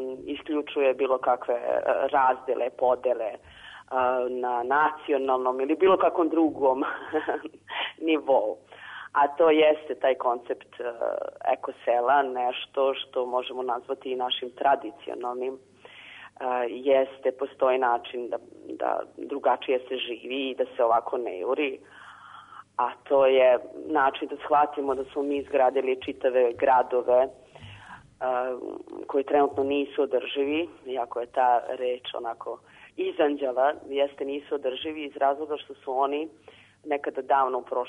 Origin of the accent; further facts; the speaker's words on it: Belgrade, Serbia; born there; Beograd, odakle sam ja poreklom, ajde kažem, da sam rođena tamo.